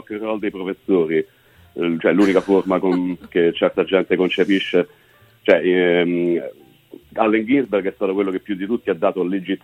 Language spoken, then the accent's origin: Italian; Ostia, Lazio, Italy; Come tutti i ragazzi che sono cresciuti a Ostia